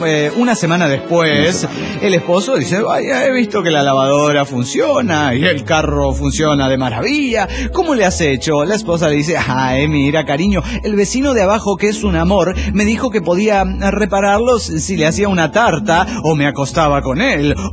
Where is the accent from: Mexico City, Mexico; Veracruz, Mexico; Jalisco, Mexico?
Mexico City, Mexico; del DF mexicano.